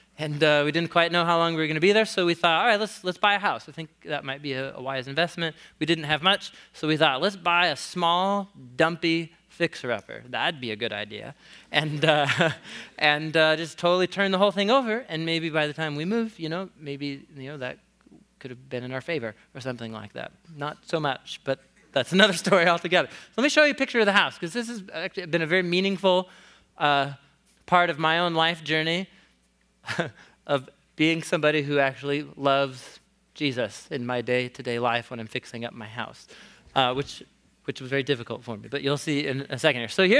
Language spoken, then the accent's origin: English; Portland, Oregon, United States; So some of you know, I grew up here in Portland, just a couple blocks away